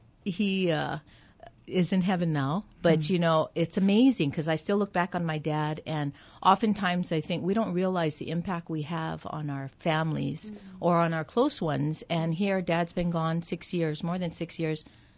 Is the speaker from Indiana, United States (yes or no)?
no; Hawaii, United States; Grew up here on Oahu, born at Kuakini Hospital back in the 50s. And really raised in town the first few years of my life, mainly really by my grandparents, pure Chinese grandpa and a Hawaiian grandma.